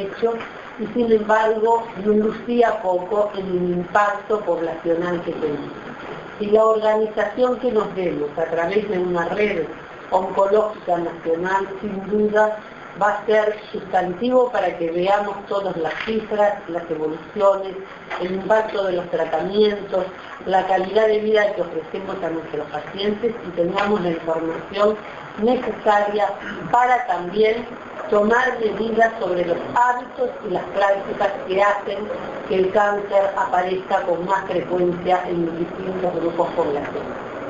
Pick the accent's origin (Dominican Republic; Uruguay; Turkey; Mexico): Uruguay